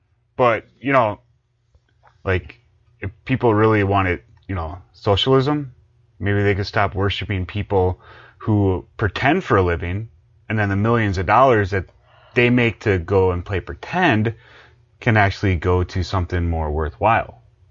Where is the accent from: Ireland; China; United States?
Ireland; Now, I'm Irish. You're Irish by injection.